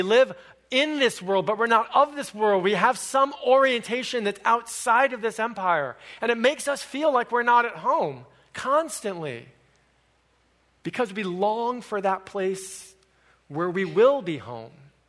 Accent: Connecticut, United States; Several years ago, I visited the house where I grew up in Connecticut.

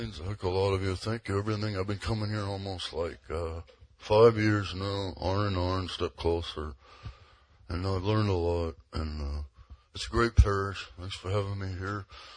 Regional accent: California, United States; now in Menlo Park, United States; Everything's fine in Menlo Park. It's temporary, about 5 years. I grew up in Southern California.

